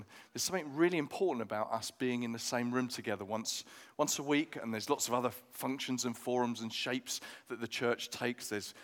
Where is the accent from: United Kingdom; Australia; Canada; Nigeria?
United Kingdom; London; now in Sussex, United Kingdom; this was before I moved to Sussex, I'm originally from North London, before I moved to Sussex